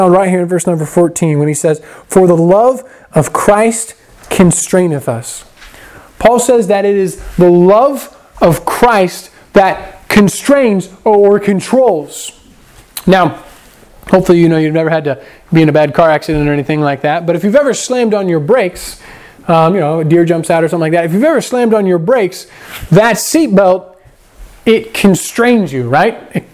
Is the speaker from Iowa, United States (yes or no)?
yes; Iowa, United States; I'm from Iowa, right? Iowa is like, this right here, that is Iowa.